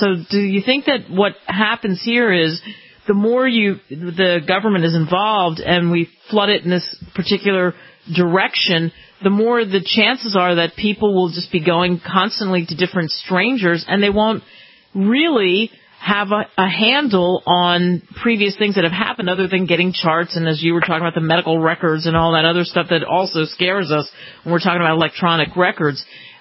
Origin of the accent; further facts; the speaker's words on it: New Jersey, United States; I grew up in New Jersey myself and the other side of New Jersey.